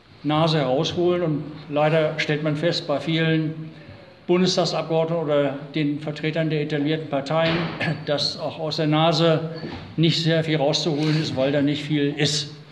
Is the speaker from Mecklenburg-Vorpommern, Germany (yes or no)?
no; Wiesbaden, Hesse, Germany; Ich komme aus Wiesbaden, habe in Frankfurt kandidiert